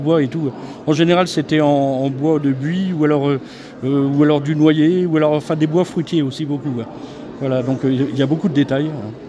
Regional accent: Thoiry, Pays de la Loire, France; je suis originaire de Loire-Atlantique, une commune qui s'appelle Thoiry, à côté de Nantes, à 12 km de Nantes.

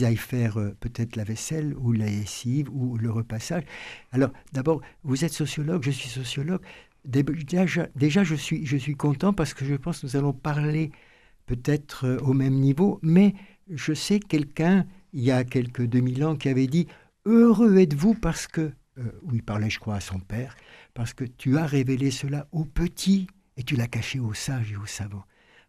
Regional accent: Grand Est, France; parce que moi, je viens des Vosges

